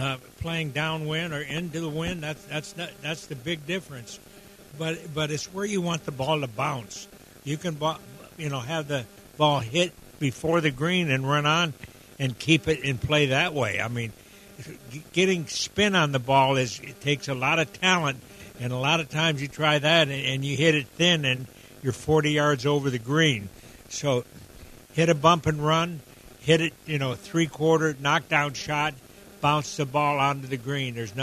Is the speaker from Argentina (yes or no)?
yes; Argentina; It's great golf, and growing up in Argentina on that side of the world, similar, summers that they have in Australia, they have in Argentina, and the golf courses there get hard and fast.